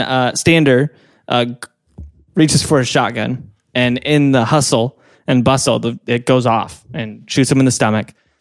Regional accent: Australia; I'm from Australia, mate.

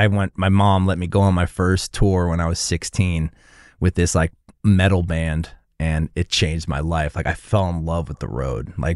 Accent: California, United States; And I grew up in the Valley.

